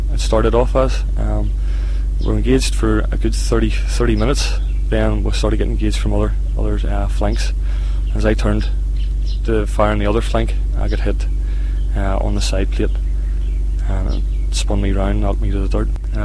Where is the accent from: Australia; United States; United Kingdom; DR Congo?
United Kingdom; Bangor, Northern Ireland; I'm from Bangor, County Down, Northern Ireland. I'm 27